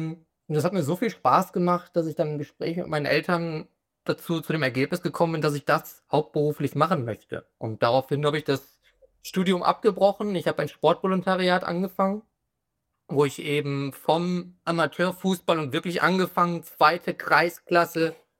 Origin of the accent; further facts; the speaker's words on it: Essen, North Rhine-Westphalia, Germany; Ja, schon. Klar, ich komme aus Essen.